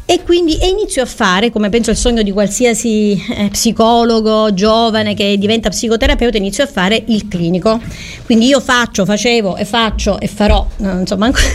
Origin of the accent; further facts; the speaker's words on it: Trapani, Sicily, Italy; Sono di Trapani, ovviamente. Studio a Padova, mi specializzo a Roma